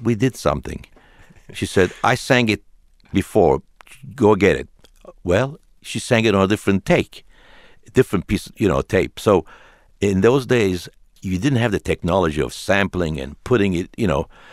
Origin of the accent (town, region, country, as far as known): Turkey; born or raised there